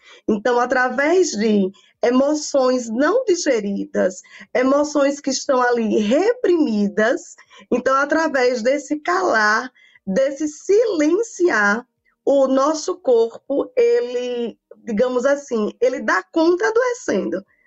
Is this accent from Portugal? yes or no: no; Alagoas, Brazil; now in Jaboatão dos Guararapes, Brazil; Pernambuco, né, aqui de Jaboatão dos Guararapes, região metropolitana de Recife. Sou alagoana, mas estou aqui há 5 anos